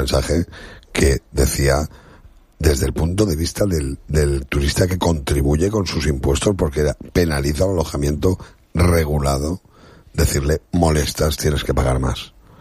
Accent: Benidorm, Valencian Community, Spain; Nací, crecí y vivo en Benidorm

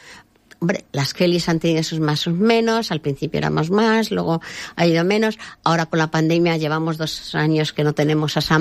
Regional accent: Benidorm, Valencian Community, Spain; Somos casi 3.000 camareras en Benidorm, iba a decir mi pueblo, somos casi 3.000 camareras en Benidorm.

